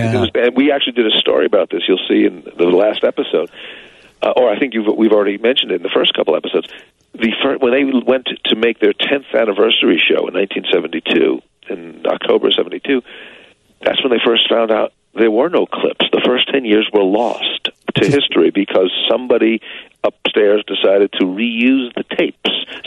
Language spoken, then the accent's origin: English; New York, United States; I grew up in New York, and I know that I had seen it.